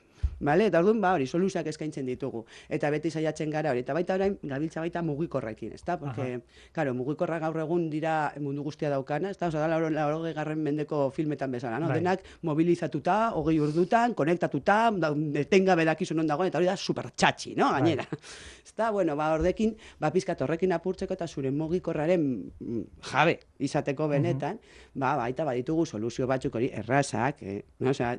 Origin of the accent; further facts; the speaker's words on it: Bilbao, Basque Country, Spain; ni bilbotarra naiz, eta nire lagunak, bilbon daude.